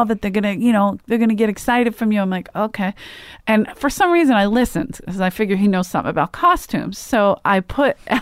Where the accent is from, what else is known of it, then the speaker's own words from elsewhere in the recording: Philadelphia, Pennsylvania, United States; And as soon as I say I'm from Philly, they start, boo, fuck Philly, fuck the Eagles.